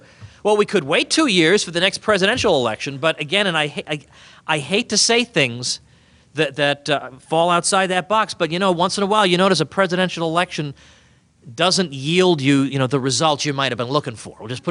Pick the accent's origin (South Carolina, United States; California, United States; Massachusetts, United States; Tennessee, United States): Massachusetts, United States; I come here from Massachusetts. I mean, I don't live in Massachusetts anymore, but boy, do we have a lot to answer for.